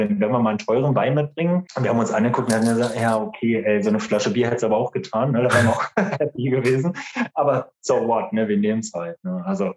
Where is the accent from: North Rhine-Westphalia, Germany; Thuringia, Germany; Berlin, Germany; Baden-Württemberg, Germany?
Berlin, Germany; moved away; Also wir sind ja beide aus Berlin, sind vor 7 Jahren erst in die Ecke gezogen